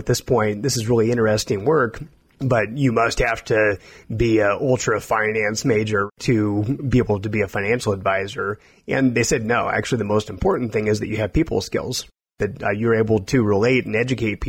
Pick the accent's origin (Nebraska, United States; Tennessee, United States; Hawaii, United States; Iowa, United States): Iowa, United States; Originally, I grew up in Iowa